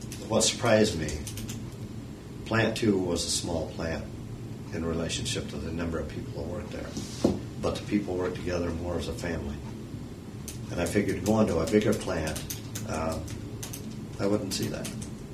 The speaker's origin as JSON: {"language": "English", "town": "Lansing", "region": "Michigan", "country": "United States", "tie": "born or raised there", "said": "Initially, growing up in Lansing, to me, I know"}